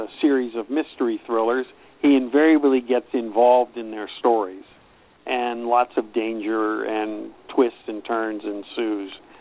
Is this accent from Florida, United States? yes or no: no; Penn Hills, Pennsylvania, United States; also born or lived in Churchill; When I was about 16, my family moved, and I ended up in Churchill. So I graduated from Churchill High, and then I went to Pitt. But I grew up, my first 16 years were in Penn Hills.